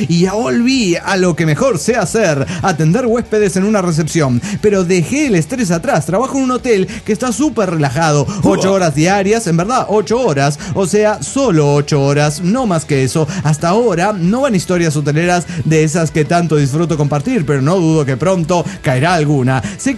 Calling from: Dallas, Texas, United States; de Dallas, Texas.

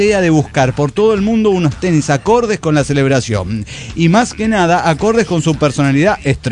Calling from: Mendoza, Argentina; de Mendoza, Argentina.

